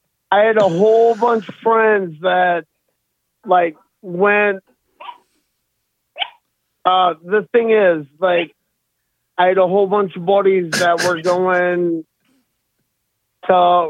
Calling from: Wisconsin, United States; calling from Wisconsin.

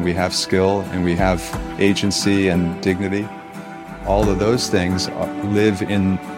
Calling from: Moss Beach, California, United States; I am in Moss Beach, California, which is about a half an hour south of San Francisco on the coast, on the water. A very rural place that's also close to the city.

